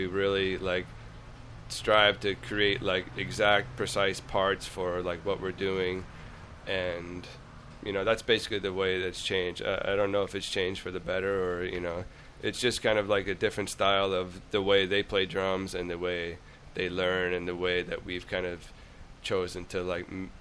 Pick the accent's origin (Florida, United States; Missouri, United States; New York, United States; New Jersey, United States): Missouri, United States; St. Louis; I'm the only one who's not from California. I'm from St. Louis.